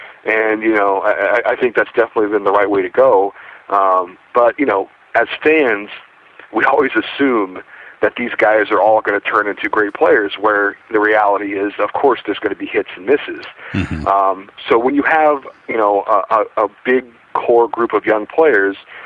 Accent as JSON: {"language": "English", "region": "California", "country": "United States", "tie": "born or raised there", "said": "You know, obviously growing up in California, not a lot of hockey to be played."}